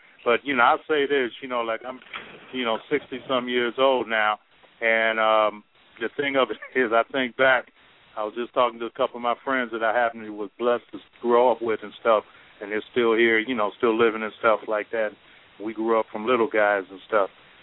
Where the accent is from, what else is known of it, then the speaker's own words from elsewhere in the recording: Philadelphia, Pennsylvania, United States; when I lived in Philadelphia, I came from Philadelphia to here